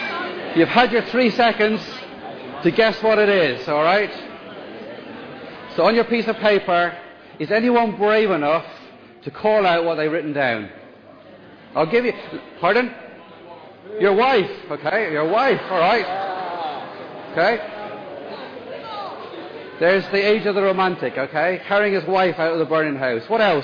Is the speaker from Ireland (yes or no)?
yes; Ireland; I always get it the wrong way around because I'm Irish